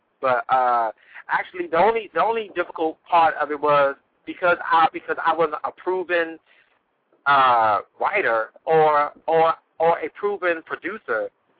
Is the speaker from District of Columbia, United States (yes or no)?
yes; Washington, District of Columbia, United States; growing up in Southeast Anacostia back when I was living there.